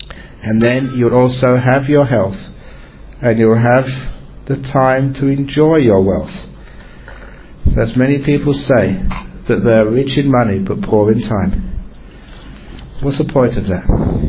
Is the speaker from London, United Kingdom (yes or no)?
yes; London, United Kingdom; born there; Now, because I was born in London, I know some of its history.